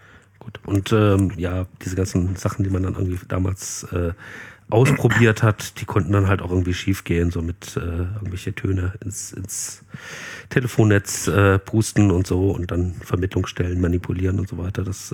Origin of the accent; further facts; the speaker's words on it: Bielefeld, North Rhine-Westphalia, Germany; Wir sind irgendwie in Westdeutschland einigermaßen rumgereist, aber so den größten Teil meiner Jugend habe ich in Bielefeld verbracht